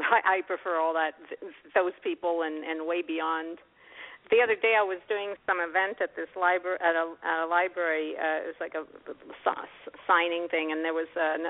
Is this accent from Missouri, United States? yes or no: no; Florida, United States; But, you know, I grew up in South Florida, and I grew up in a Jewish neighborhood.